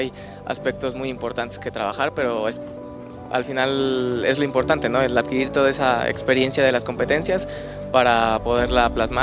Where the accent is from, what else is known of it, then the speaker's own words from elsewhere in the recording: Mexico; la calidad de persona que somos los mexicanos